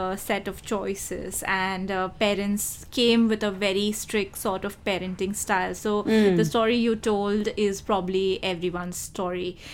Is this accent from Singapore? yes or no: no; India; Whether this kid is growing up in India or abroad, us Indians have been known to produce some of the highest number of doctors, lawyers, and engineers in the world.